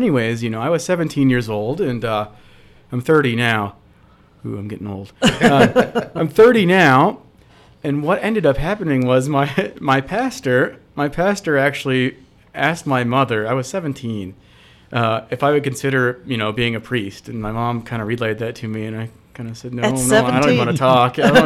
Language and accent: English; Louisville, Kentucky, United States; growing up in Louisville, it's a pretty Catholic city, and my neighborhood was Catholic.